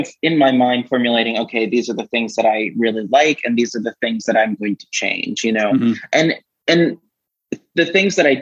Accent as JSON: {"language": "English", "region": "Georgia", "country": "United States", "tie": "born or raised there", "said": "And even though I grew up in Georgia, I had really never spent any time in Athens."}